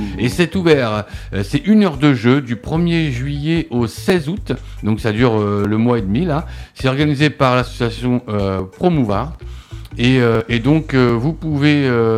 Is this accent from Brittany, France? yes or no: no; Damville, Normandy, France; born there; Moi, je suis né à Danville